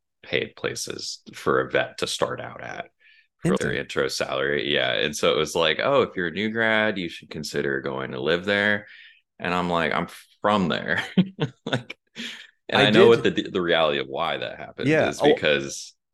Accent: Henderson, Nevada, United States; I'm originally from Vegas. Well, technically Henderson, but you know, it's the Vegas Valley.

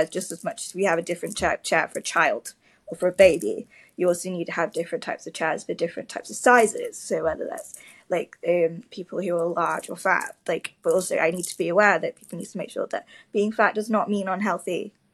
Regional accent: Manchester, North West England, United Kingdom; I'm from Manchester originally

